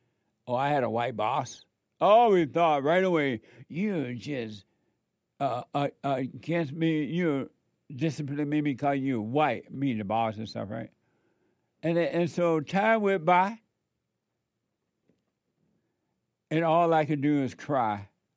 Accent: Alabama, United States; It went back to normal the way it was when I was growing up

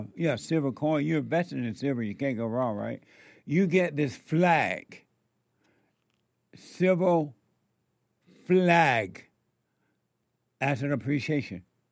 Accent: Alabama, United States; Where are you from? Alabama. I was born

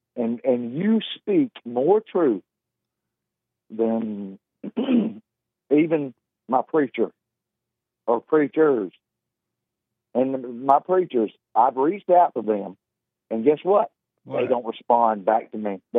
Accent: Mississippi, United States; I'm from Mississippi. You're from Alabama, and you know what I'm talking about.

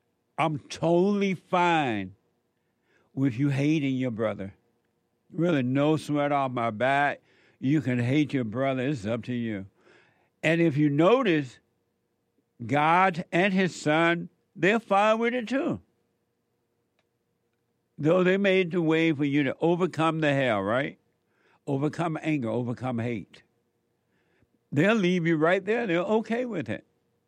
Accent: Alabama, United States; when I grew up in Alabama, which is like 2 hours away from Atlanta

